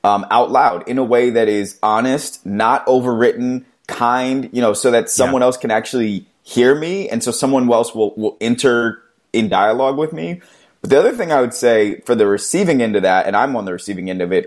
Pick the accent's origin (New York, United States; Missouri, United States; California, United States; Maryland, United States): Maryland, United States; We are actually both from Maryland, but totally two different sides of the state.